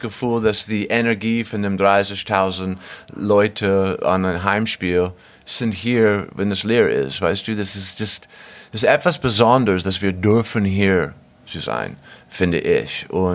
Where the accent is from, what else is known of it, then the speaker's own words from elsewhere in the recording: Ohio, United States; German is a second language; Ich komme aus Ohio, zwischen Cincinnati und Dayton. Adams County